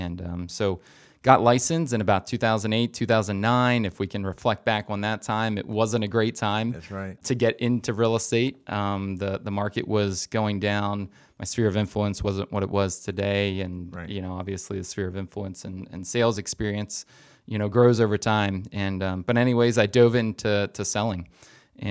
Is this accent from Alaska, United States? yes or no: no; Lititz, Pennsylvania, United States; I grew up in Lititz and played a lot of sports throughout high school